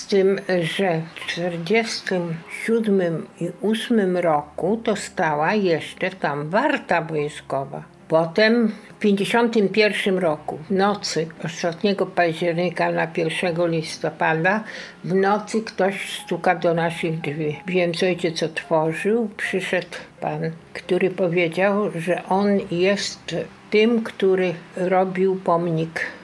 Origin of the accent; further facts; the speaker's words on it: Vilnius, Vilnius County, Lithuania; moved away; Ja jestem z Wilna. Myśmy przyjechali z Wilna w 1946 roku.